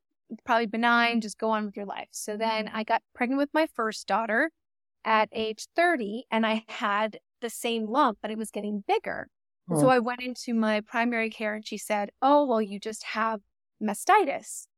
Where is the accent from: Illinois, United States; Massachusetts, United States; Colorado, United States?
Massachusetts, United States; now in Washington, United States; I'm from Massachusetts.